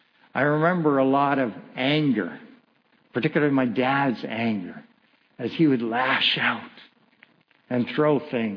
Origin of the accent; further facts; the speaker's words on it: Kitchener, Ontario, Canada; And so we grew up there in Kitchener, Ontario.